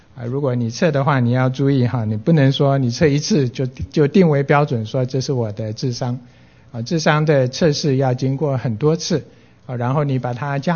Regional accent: China; 有人说勤劳也是一种智慧因为我们中国人说勤能补拙

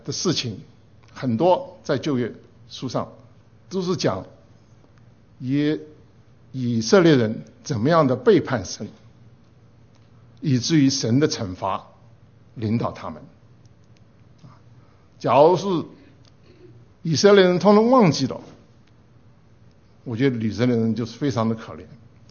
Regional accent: Chengdu, Sichuan, China; born there; 我在成都出生，从有记忆以来，我们就是淘警报。

